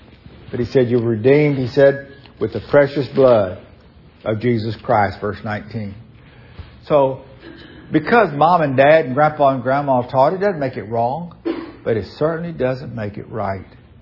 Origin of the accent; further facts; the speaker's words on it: Louisiana, United States; In my case, I'm a Cajun. Here's what Cajuns Louisiana did.